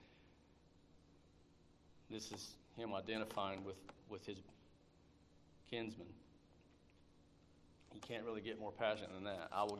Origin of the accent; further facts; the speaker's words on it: Ireland; I'm Irish. I don't really go around doing Irish things.